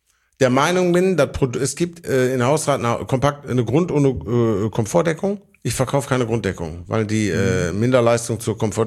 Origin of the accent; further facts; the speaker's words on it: Oberhausen, North Rhine-Westphalia, Germany; ich komme aus Oberhausen, ich kenne Oberhausen genauso gut wie Bottrop